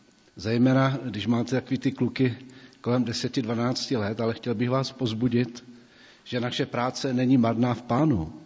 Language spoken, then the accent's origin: Czech; Zlín, Zlín Region, Czechia; protože jsem vyrůstal v besídce ve Zlíně